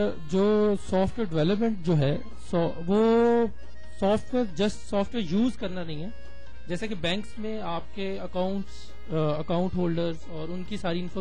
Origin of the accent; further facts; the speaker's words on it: Lahore, Punjab, Pakistan; میرا تعلق جو ہے وہ میرا تعلق لاہور سے ہے, ایک مڈل کلاس فیملی سے میں تعلق رکھتا ہوں. اور میری جو سکولنگ اور سکولنگ سے لے کر جو گریجویشن تک میری جو تعلیم ہے وہ سب کی سب لاہور سے ہے.